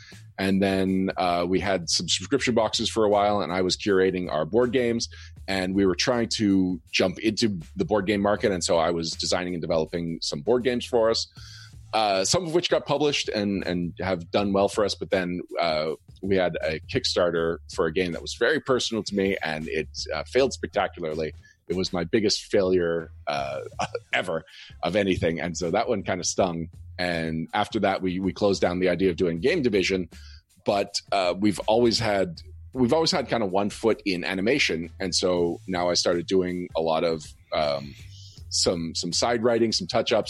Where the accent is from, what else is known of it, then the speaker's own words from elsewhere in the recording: Quebec, Canada; first language English; I'm an Anglophone. So, yes, I'm a Quebecer, but my first language is English. I am a quarter French by blood, but, like, I am very bad at French.